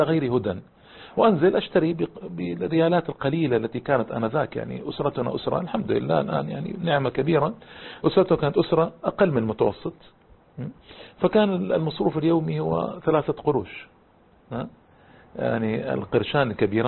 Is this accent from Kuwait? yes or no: no; Jeddah, Makkah Province, Saudi Arabia; المجلات التي كانت أنا ذاك منتشرة عندنا في جدة